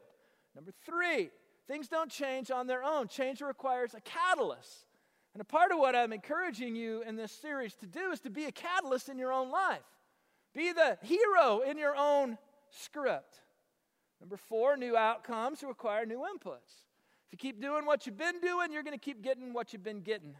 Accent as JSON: {"language": "English", "town": "Du Quoin", "region": "Illinois", "country": "United States", "tie": "born or raised there", "said": "I grew up in DuQuoin, Illinois. It was a town of about 7,000 back then."}